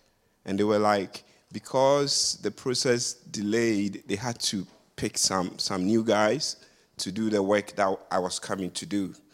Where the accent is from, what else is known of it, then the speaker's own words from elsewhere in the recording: Ghana; moved away as an adult; now in Canada; I am just less than 2 weeks in Canada. I came from Ghana, and I came on a job offer with a mining consulting group.